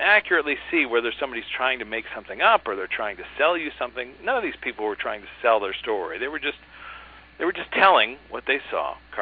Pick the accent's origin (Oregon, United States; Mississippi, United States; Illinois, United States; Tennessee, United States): Illinois, United States; Chicago; I mean, I grew up in Chicago, and I spent some time in Italy, and I found my relatives